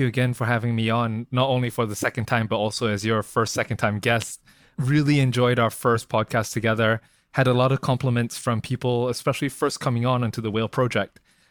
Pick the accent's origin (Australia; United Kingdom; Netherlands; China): United Kingdom; born there; also born or lived in United States; I'm actually born in the UK. A lot of people can't tell that about me from my accent, but I was actually educated in the US. So I spent quite a bit of time in the US.